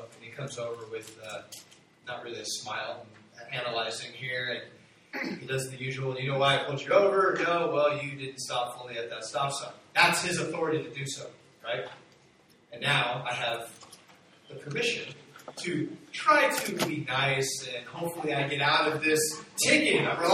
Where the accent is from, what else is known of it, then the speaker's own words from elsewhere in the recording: Chino, California, United States; I was in my hometown of Chino, and I went to a stop sign